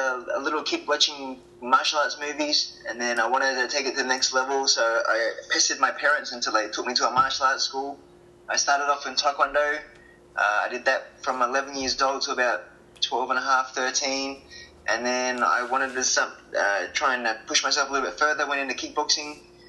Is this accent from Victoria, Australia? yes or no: no; Queensland, Australia; on my CMT events here in Queensland, in my hometown.